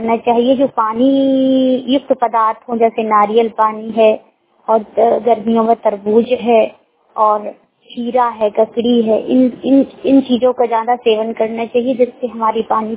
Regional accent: Gwalior, Madhya Pradesh, India; मैं ग्वालियर की निवासी हूँ और मैं इस वक्त बीए सेकंड ईयर कर रही हूँ।

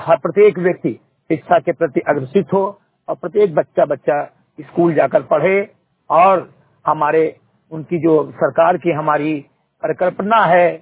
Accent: Uttar Pradesh, India; ग्राम सभा समरी गटही विकास खंड मेनपुरवा जनपद बहराइच का रहने वाला हूँ।

